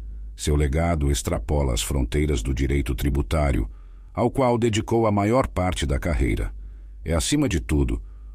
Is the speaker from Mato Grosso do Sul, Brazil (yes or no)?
no; Manaus, Amazonas, Brazil; Fui, sou e sempre serei um eterno apaixonado por Manaus, minha terra natal, pelo estado do Amazonas, pela Amazônia e pelo Brasil.